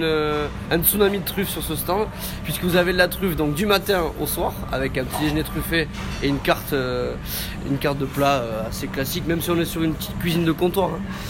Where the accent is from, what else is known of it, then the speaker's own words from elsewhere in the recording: Nouvelle-Aquitaine, France; born there; Je suis né au Pays Basque